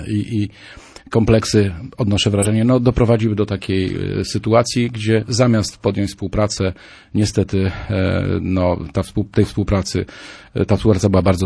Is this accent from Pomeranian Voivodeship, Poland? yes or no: yes; Słupsk, Pomeranian Voivodeship, Poland; born there; żeby pracować dla swojego miasta, w którym się urodziłem, na którym mi bardzo zależy